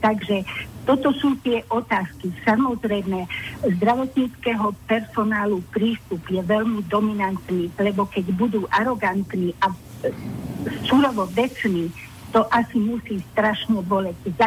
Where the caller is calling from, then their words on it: Nitra, Nitra Region, Slovakia; Ja som poslucháčka z Nitry.